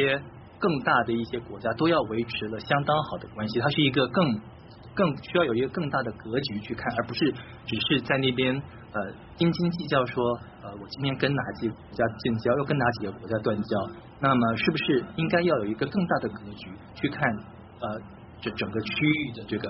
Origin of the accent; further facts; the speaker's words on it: Taiwan; accent: Taiwanese; 网友批评我说我这个台腔太重了这样子，我现在在台湾，我是台湾人好吗？